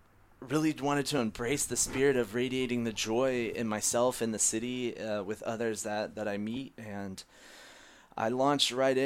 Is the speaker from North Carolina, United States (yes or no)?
no; Virginia, United States; I'm born and raised in Virginia, and you know, a lot of Californians think it's the same place